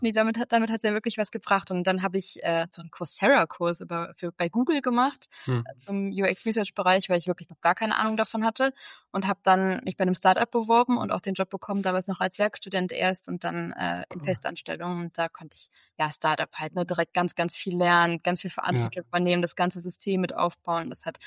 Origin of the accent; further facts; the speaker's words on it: Bergisch Gladbach, North Rhine-Westphalia, Germany; ich bin 29 Jahre alt. Ich komme aus Köln, beziehungsweise Bergisch Gladbach, aber wohne jetzt wieder in Köln.